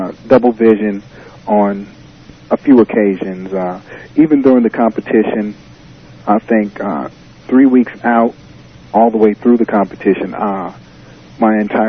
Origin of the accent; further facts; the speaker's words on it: Peoria, Illinois, United States; now in Hendersonville, United States; I am originally from Peoria, Illinois.